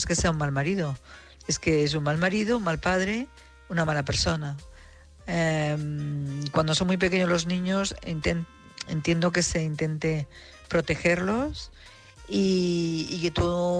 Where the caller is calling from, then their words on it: Madrid, Community of Madrid, Spain; de Madrid